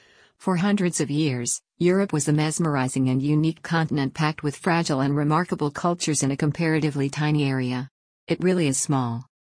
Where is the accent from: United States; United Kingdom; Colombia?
United Kingdom; London; In my hometown of London we've elected a Muslim, Sadiq Khan, as mayor.